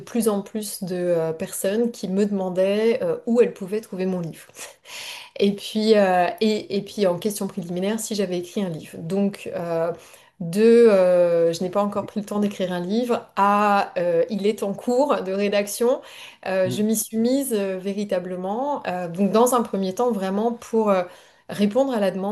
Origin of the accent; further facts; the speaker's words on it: Brittany, France; now in Montreal, Canada; Moi, je suis originaire de la Bretagne parce que comme vous l'entendez ou comme vont l'entendre les auditeurs, puis ça s'entend très rapidement lorsqu'on vit au Québec, je suis française. Mais effectivement, aujourd'hui, je vis au Canada et plus précisément à Montréal, au Québec, depuis 6 ans.